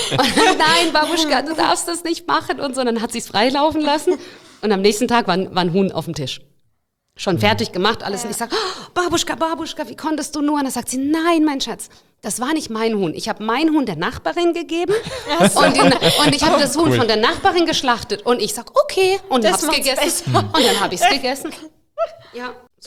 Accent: Russia; German is a second language; Ich bin ja auch noch sozusagen auf dem Land aufgewachsen. Ich komme aus Russland

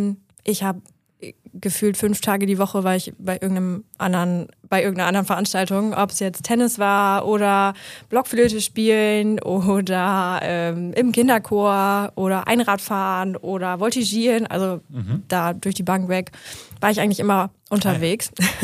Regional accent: Buckelo, Lower Saxony, Germany; ich bin ein klassisches Emsland-Mädel. Ich bin in Meppen geboren und genau, in Buckelo aufgewachsen. Wohne ja jetzt auch wieder in Buckelo.

